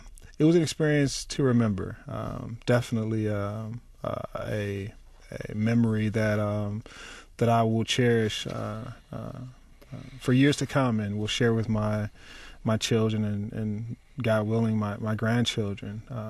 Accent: Ann Arbor, Michigan, United States; being born and raised in Michigan, you know, or in Ann Arbor, Michigan, at the University of Michigan Hospital

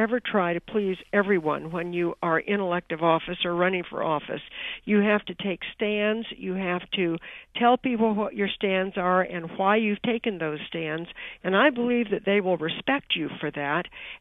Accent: Carmel, California, United States; But we were country kids and had a wonderful life growing up in Carmel.

